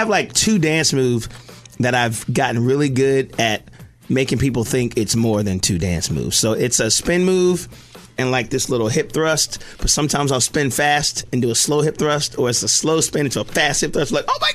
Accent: Delaware, United States; So Mercury Lane's a street I grew up on in Delaware.

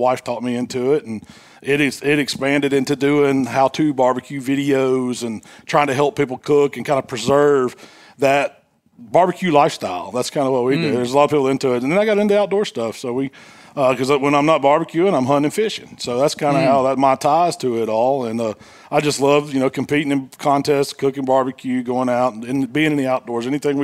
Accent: Hernando, Mississippi, United States; I'm from Hernando, Mississippi.

